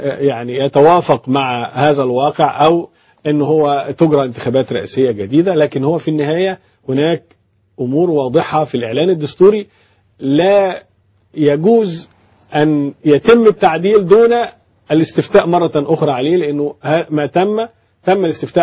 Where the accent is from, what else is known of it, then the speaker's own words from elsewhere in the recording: Egypt; وأنا مواطن مصري